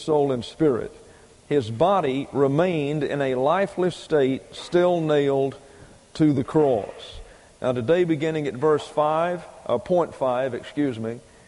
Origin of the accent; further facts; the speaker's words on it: the South, United States; I am originally from the South. I'm becoming more and more a Yankee as I stay here.